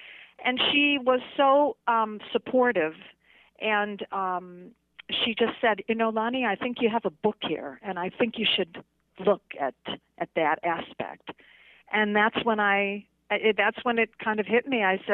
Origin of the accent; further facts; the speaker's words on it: Chicago, Illinois, United States; this story that happened to me when I was a young girl growing up in Chicago, my witnessing this love affair of my neighbor.